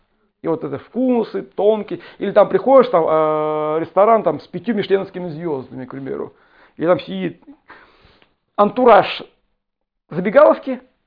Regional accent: Tatarstan, Russia; now in Naberezhnye Chelny, Russia; я сам из Анакаева, маленький поселок, там сколько там, ну 30 тысяч населения, переехал в Челны.

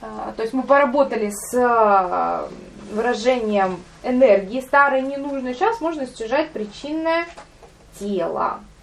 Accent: Kaliningrad, Kaliningrad Oblast, Russia; Нет, мы помним, что мы из Калининграда, и что мы в Калининграде.

